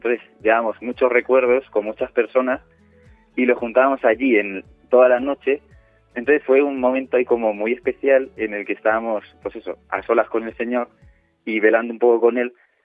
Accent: Miguelturra, Castilla-La Mancha, Spain; yo soy de Miquel Turra

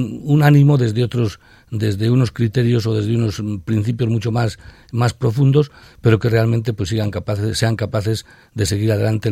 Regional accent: Soria, Castile and León, Spain; la diócesis de donde vengo, de Soria

